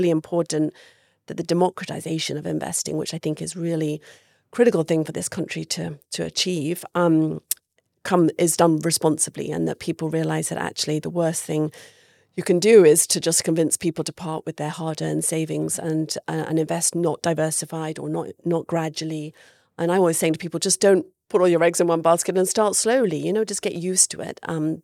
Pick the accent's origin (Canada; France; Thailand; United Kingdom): United Kingdom; now in United States; I wanted to reply, I'm British.